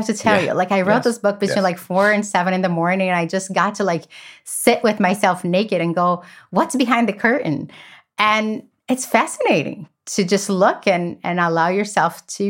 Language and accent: English; Brazil; I grew up in Brazil. In a family that chaos is the only thing that we knew.